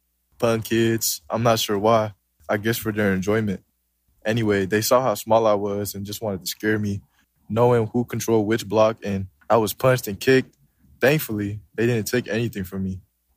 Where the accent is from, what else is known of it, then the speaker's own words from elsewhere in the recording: Los Angeles, California, United States; When I was growing up in South Central and Crenshaw, it wasn't always like that.